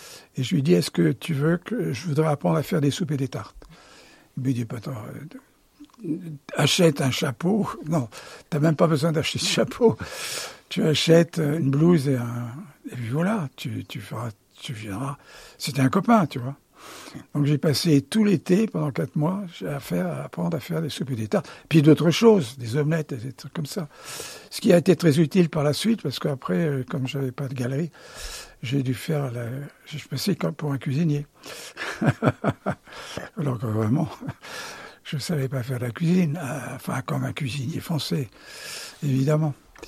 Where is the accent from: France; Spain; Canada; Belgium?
France; Auvergne-Rhône-Alpes; Écoutez, je suis auvergnat.